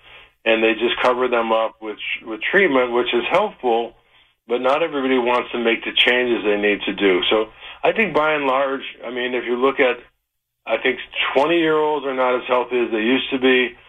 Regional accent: Detroit, Michigan, United States; moved away as an adult; also born or lived in Ann Arbor / Berkeley; I was born in Detroit, yeah. Went to Mumford High School. Then I went to Ann Arbor.

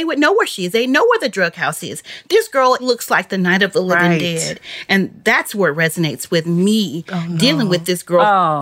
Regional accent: Memphis, Tennessee, United States; It resonates with me growing up in South Memphis.

